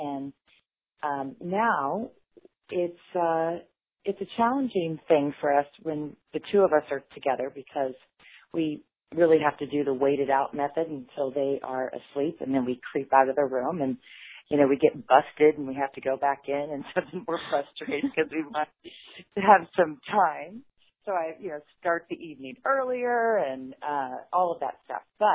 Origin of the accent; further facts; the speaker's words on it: Kansas, United States; now in West Chester, United States; So, yeah, I'm actually in Westchester, Pennsylvania, but I'm from Kansas.